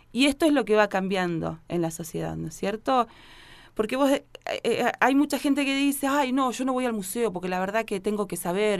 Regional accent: Neuquén, Argentina; Nací en Neuquén, viví toda mi vida en Neuquén, elegí Neuquén para criar a mi hija que ahora está estudiando en Córdoba.

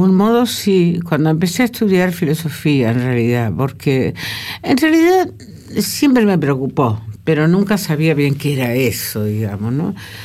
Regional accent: Villaguay, Entre Ríos, Argentina; se van a vivir a mi pueblo, Villaguay.

